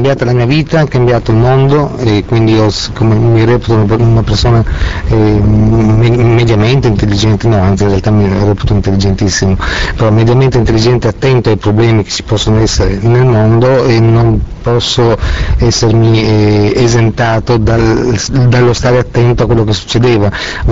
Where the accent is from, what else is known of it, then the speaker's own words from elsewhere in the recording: Trieste, Friuli-Venezia Giulia, Italy; born there; io sono nato a Trieste da famiglia pugliese, e la mia famiglia è tutta gente di mare